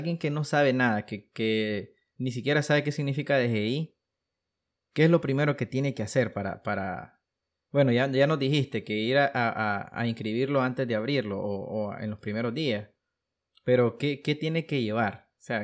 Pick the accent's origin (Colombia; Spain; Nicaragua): Nicaragua; vos como nicaragüense podías abrir tu cuenta en PayPal. Creo que para 2013 o 14 entró PlayStation Plus, la PlayStation Store a Nicaragua. O sea, quiere decir que en ese aspecto ya no hemos estado modernizando